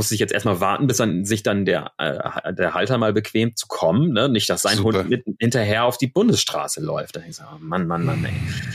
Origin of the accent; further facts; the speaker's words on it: Emden, Lower Saxony, Germany; da, wo ich groß geworden bin, Enten, das ist eine Stadt in Ostfriesland halt, ne, das ist aber Stadt, also das ist jetzt nicht Hamburg, ne. Ich glaube, die haben so zwischen 50 und 60.000 Einwohner. Ne? Also das ist eine Kleinstadt.